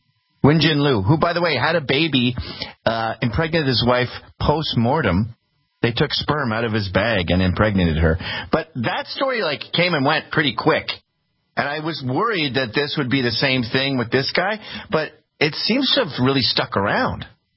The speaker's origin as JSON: {"language": "English", "country": "Canada", "said": "as a Canadian who grew up with hockey"}